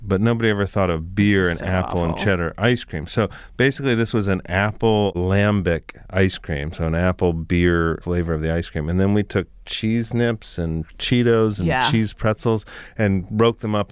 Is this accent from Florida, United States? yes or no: yes; Florida, United States; And I grew up in South Florida. I mean, we went to Disney all the time as a kid.